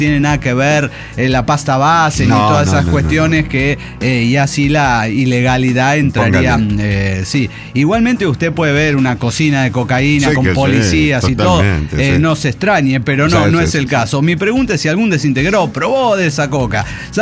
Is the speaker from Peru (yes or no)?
no; Acapulco, Guerrero, Mexico; allá en mi bella tierra de Acapulco, Guerrero.